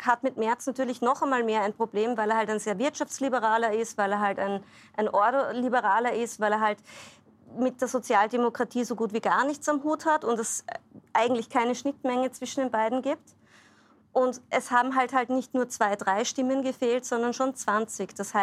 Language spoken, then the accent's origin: German; Austria; Ich als Österreicherin kann ja aus Erfahrung schon berichten